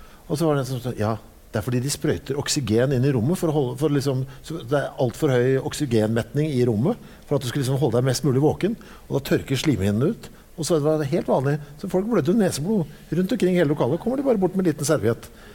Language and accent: Norwegian; Oslo, Norway; Jeg vokste jo opp på Oslo Øst